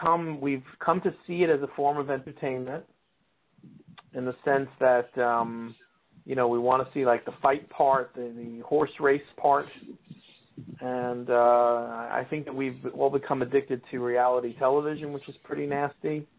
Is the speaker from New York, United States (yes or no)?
yes; New York, United States; I grew up in New York, and when I was a teenager, I went to Trump Tower